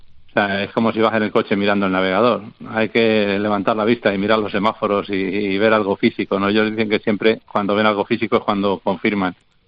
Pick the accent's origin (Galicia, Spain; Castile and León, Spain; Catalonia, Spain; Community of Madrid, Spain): Community of Madrid, Spain; Madrid; now in Carboneras, Spain; 29 años estamos aquí ya en Mesa Roldán y la verdad es que es muy diferente. Yo soy de Madrid, nosotros veníamos directamente de la época de la movida en Madrid con un bar de copas